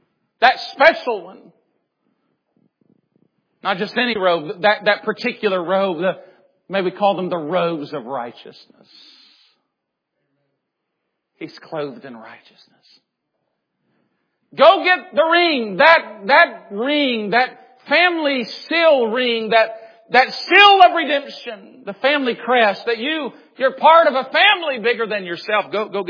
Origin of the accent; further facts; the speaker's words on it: the South, United States; I grew up in the South, very emotional church, and we added emotion to our theology.